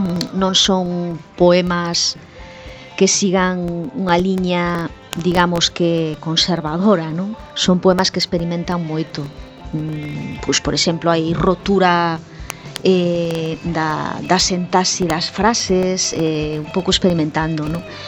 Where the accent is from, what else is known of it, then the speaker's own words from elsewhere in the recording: Ourense, Galicia, Spain; also born or lived in Madrid; no xornal La Región da miña terra de Ourense